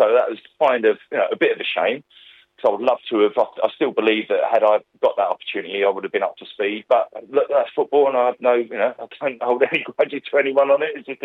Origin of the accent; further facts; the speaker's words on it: Twickenham, London, United Kingdom; I grew up in Twickenham